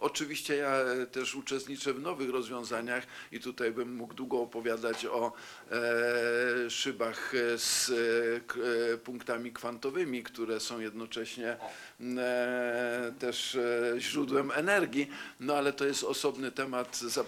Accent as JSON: {"language": "Polish", "town": "Świdnica", "region": "Lower Silesian Voivodeship", "country": "Poland", "tie": "born or raised there", "said": "w tym Świdnicy, czyli mojego rodzinnego miasta"}